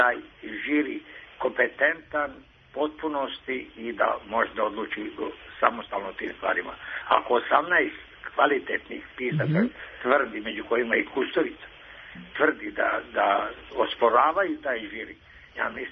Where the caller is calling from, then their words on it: Novi Sad, Vojvodina, Serbia; Novi Sad.